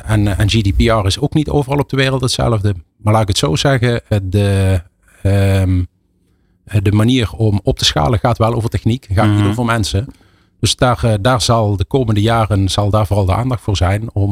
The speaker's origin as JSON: {"language": "Dutch", "region": "Limburg", "country": "Netherlands", "said": "En ik kom uit Limburg, dus ik mag dat zeggen."}